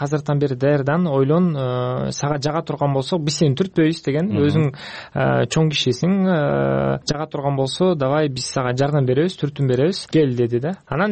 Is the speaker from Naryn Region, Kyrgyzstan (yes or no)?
no; Petrovka, Chuy Region, Kyrgyzstan; now in France; Эң биринчи мен өзүм Кыргызстандан төрөлгөм, Чүй областында Петровка деген айылдан болгом. Ата энем ошоктан.